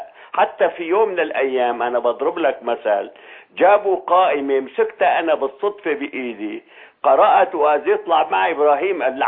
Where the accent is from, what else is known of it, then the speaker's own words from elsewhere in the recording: Aleppo, Aleppo Governorate, Syria; وأنا ابن حلب